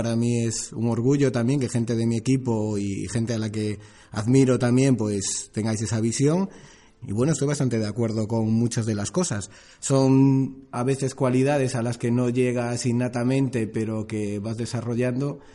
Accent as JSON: {"language": "Spanish", "town": "Vigo", "region": "Galicia", "country": "Spain", "tie": "born or raised there", "moved": "yes", "said": "Tengo 35 años, soy gallego, pero llevo, pues yo creo que más tiempo fuera de Vigo, que es mi ciudad natal, que allí."}